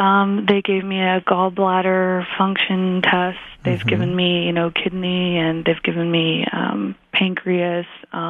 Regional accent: West Coast, United States; I wasn't really assimilated here because I'm originally from the West Coast.

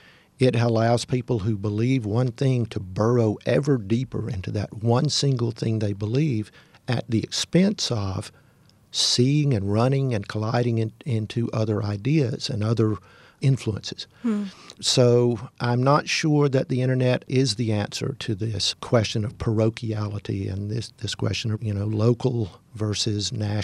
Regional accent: Alabama, United States; although I'm from Alabama and a deep Southerner

